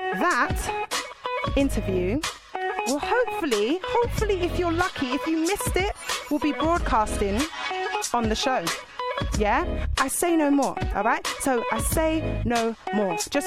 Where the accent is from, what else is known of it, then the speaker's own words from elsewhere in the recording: West London, London, United Kingdom; I'm from West London as well, so it was kind of like, oh, okay, I know that road as well.